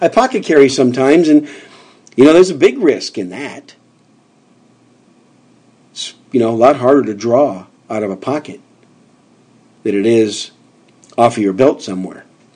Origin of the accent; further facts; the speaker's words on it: Wisconsin, United States; I grew up in Wisconsin. I grew up 13 miles from Lambeau Field.